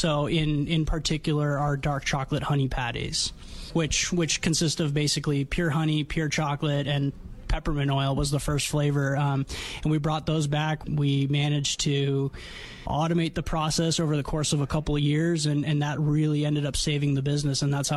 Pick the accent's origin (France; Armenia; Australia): Armenia; now in United States